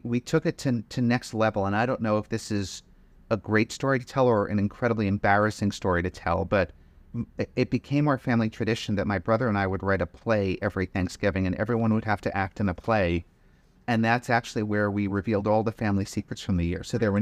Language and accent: English; Providence, Rhode Island, United States; I was born and bred in Providence, Rhode Island, the biggest little state in the union